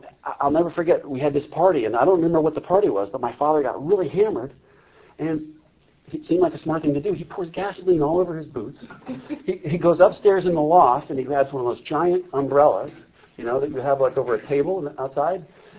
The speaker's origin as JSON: {"language": "English", "region": "New Jersey", "country": "United States", "tie": "born or raised there", "said": "And I grew up in New Jersey, you know."}